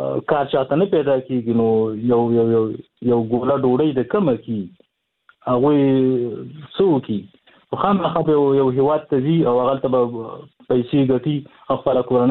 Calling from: Nangarhar, Afghanistan; ما د ننګرهار د ولایت نه مې اړیکه نیولې.

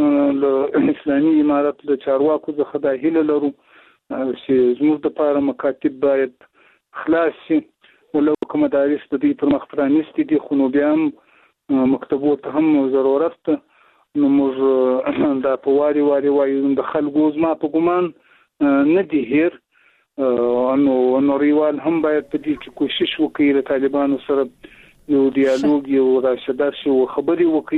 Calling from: Zabul, Afghanistan; هم د زابل ولایت د شاجیل ولسوالۍ سره په اړیکه کښې یم

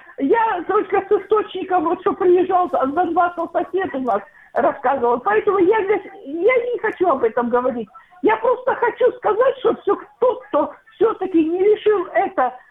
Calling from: Dnipro, Dnipropetrovsk Oblast, Ukraine

